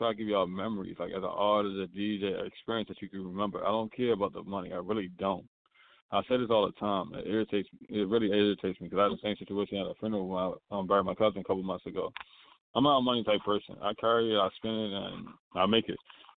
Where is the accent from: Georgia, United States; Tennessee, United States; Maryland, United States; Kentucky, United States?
Maryland, United States; Baltimore; He's from Bridgeport. I'm from Baltimore.